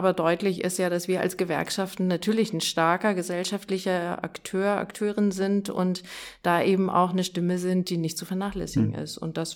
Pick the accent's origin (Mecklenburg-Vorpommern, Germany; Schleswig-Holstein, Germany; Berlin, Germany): Schleswig-Holstein, Germany; now in Hamburg, Germany; ich komme ja eher aus Dithmarschen, von einem kleinen Dorf mit 1000 Seelen